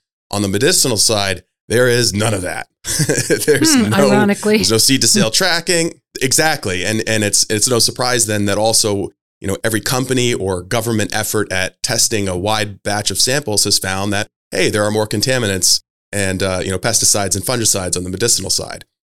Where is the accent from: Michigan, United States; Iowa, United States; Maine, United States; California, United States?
Maine, United States; Dexter; Like my hometown, for example, Dexter opted out. So there shouldn't be any marijuana grown or sold in the town of Dexter.